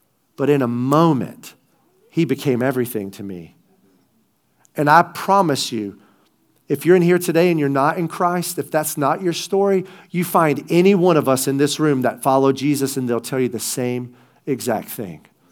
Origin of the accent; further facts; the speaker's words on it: the South, United States; But growing up in the South, here's the kind of fishing you do. Bass, crappie, catfish, and bream.